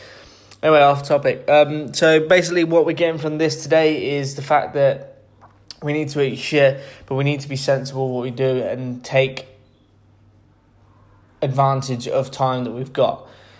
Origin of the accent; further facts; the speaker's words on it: United Kingdom; I'm British